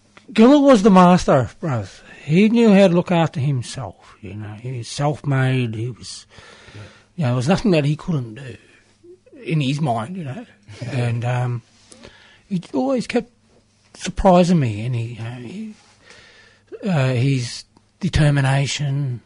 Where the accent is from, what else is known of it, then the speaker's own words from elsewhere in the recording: Fitzroy, Australia; It was great growing up in Fitzroy and surrounding communities back in the day.